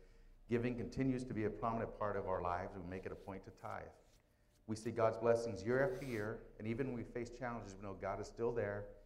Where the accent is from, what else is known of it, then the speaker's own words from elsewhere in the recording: Lemoore, California, United States; also born or lived in Japan / Long Beach, United States / San Jose, United States / Okinawa, Japan; I was born in Japan. I moved to Long Beach, then to San Jose, then to Lemoore, then to Okinawa, and then finally back to Lemoore. And that's all before I was 14.